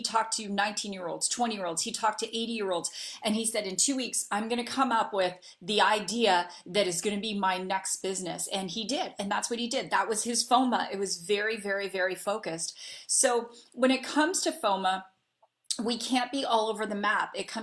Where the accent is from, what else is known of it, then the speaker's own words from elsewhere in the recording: Canada; now in United States; I'm originally Canadian, I live in the US